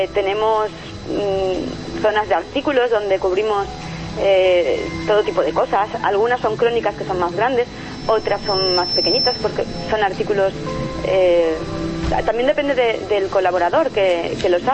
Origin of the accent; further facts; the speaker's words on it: Valencia, Valencian Community, Spain; Y yo soy de Valencia.